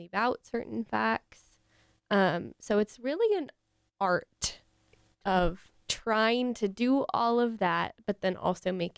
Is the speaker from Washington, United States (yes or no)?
yes; Seattle, Washington, United States; I was a reporter in Everett, and that felt small to me because I'm from Seattle.